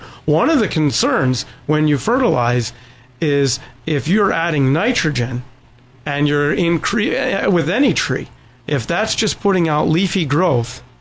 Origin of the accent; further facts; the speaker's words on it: United States; As an American, if I were to say no chemical fertilizers allowed anywhere, well, I might weigh a little bit less, possibly, right.